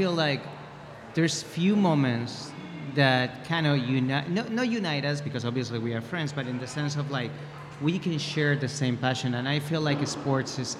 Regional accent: Madrid, Community of Madrid, Spain; I was born and raised in Spain, in Madrid.

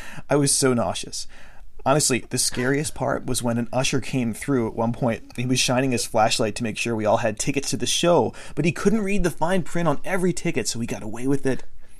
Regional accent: Maryland, United States; we just couldn't go home without seeing this movie because it was filmed in my home state of Maryland.

